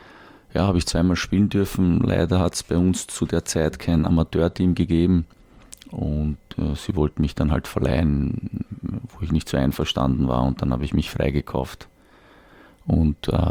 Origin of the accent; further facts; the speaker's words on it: Vienna, Austria; accent: Viennese; Ich bin aufgewachsen in Kaisermühlen, bin ein richtiger Kaisermühlner. Darum rede ich halt auch so ein bisschen kaisermühlnerisch, wienerisch